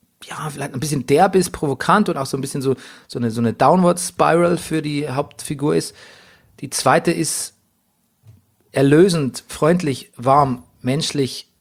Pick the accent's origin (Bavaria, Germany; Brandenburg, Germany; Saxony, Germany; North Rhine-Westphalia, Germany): Bavaria, Germany; ich mag ja den bayerischen Dialekt, ich mag meine Heimat, ich bin gerne Bayer.